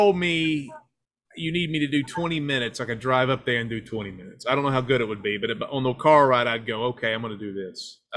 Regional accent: Baltimore, Maryland, United States; born there; I was born in Baltimore. I don't have a Baltimore accent because people in Baltimore screw up the O's.

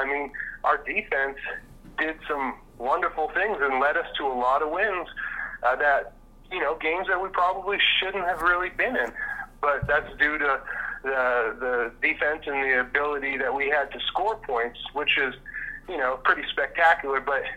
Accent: Winnipeg, Manitoba, Canada; But I grew up in Winnipeg

